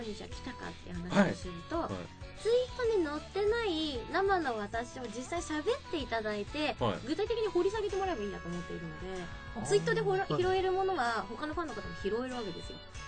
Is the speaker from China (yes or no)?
no; United States; moved away as an adult; now in Japan; もともとこう、アメリカで生まれて、アメリカで育ってるんで。